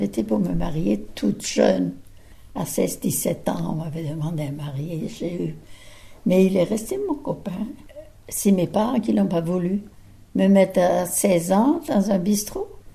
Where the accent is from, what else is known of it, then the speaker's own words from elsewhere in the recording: Landunvez, Brittany, France; je suis née à Landunvez, au bourg de Landunvez, le 10 mars 1916.